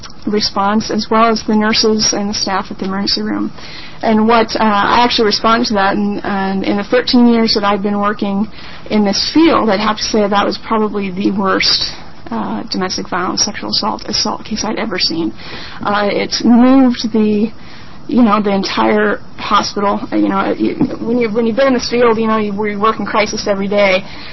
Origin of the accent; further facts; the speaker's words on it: Roseburg, Oregon, United States; I am actually from Roseburg, Oregon, and have been in the field of working with domestic violence and sexual assault victims for about 13 years